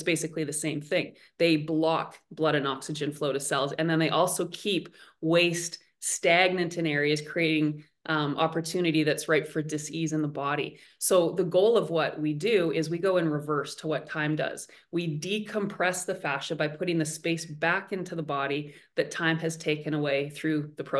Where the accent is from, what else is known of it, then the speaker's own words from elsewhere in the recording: Winnipeg, Manitoba, Canada; I live in Winnipeg. It can get to be minus 35 in the winter Celsius. Again, I'm Canadian. So it can get very cold.